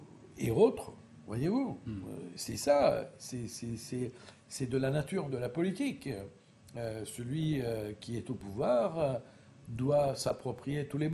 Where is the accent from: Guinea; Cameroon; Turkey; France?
Turkey; Istanbul; j'étais entouré d'Arméniens jusqu'à ma maison, n'est-ce pas, en étant quelqu'un qui est né et grandi à Istanbul.